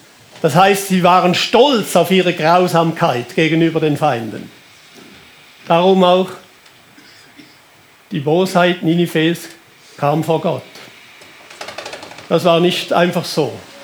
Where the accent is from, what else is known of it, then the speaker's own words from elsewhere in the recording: Switzerland; Wir könnten uns da als Schweizer Christen sehr schnell täuschen